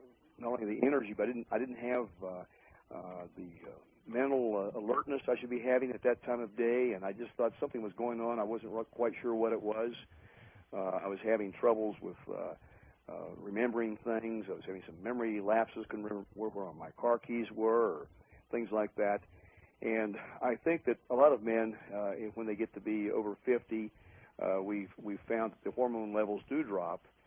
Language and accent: English; West Virginia, United States; I grew up in West Virginia, and I'm an avid Mountaineer football fan this year.